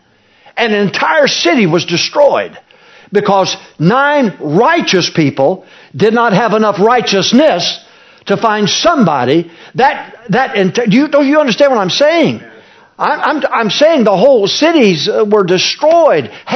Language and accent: English; Arkansas, United States; born there; also born or lived in Michigan; I was born in Arkansas. Moved to Michigan. I got more Yankee blood in me than I got Southern blood.